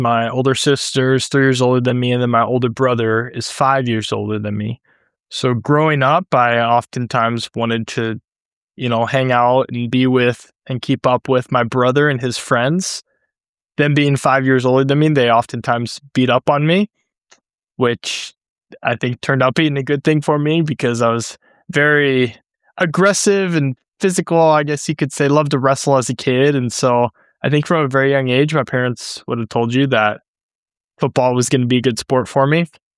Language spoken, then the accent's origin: English; St. Louis, Missouri, United States; I'm from St. Louis, Missouri.